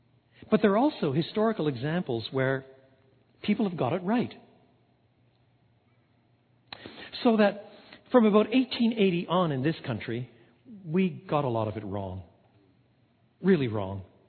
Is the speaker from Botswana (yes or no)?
no; Canada; also born or lived in England; now in Chicago, United States; Now, I'm from Chicago, and before that I'm from Canada, and I lived for a long time in England.